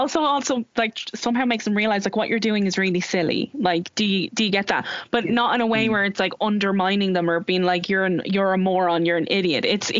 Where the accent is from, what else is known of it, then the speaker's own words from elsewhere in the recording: Dublin, Leinster, Ireland; I've grown up in social housing, I'm from Ballyferma, like I have relatives who have been involved in criminality and gangland activity